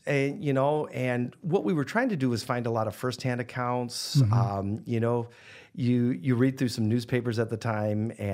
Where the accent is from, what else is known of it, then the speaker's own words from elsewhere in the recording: New York, United States; I grew up in Western New York, which at the time was the hotbed.